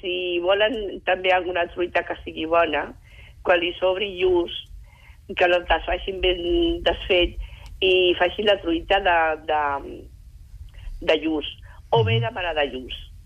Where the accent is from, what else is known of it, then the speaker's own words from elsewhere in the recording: Barcelona, Catalonia, Spain; que jo era filla de la Barceloneta